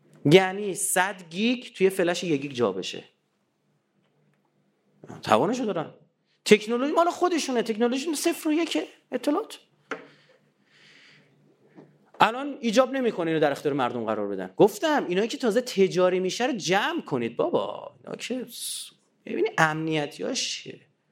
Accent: Iran; به من گفتن بچه کجایی؟ نمیگفتم، بودم بچه ایرانم.

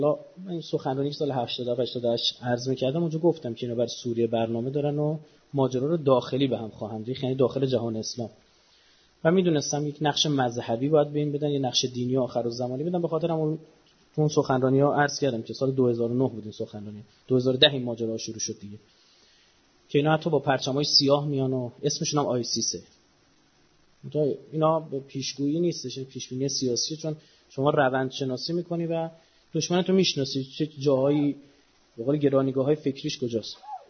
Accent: Iran; ما خودم ایرانیم و جزی از جبهه مقاومت

